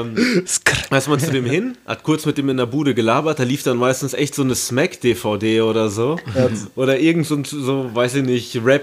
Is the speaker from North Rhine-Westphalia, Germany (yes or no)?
yes; Paderborn, North Rhine-Westphalia, Germany; Ich bin und bleibe durch und durch Paderborner.